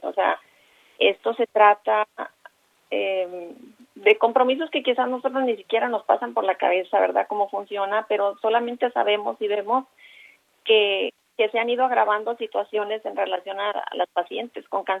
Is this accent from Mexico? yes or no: yes; Mexico; porque somos mexicanas, porque tenemos familia, porque trabajamos y pagamos nuestros impuestos